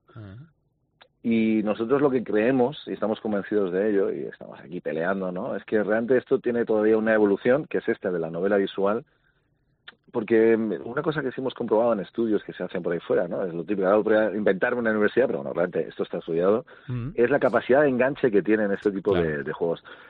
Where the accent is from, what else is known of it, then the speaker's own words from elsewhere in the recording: Málaga, Andalusia, Spain; como somos de Málaga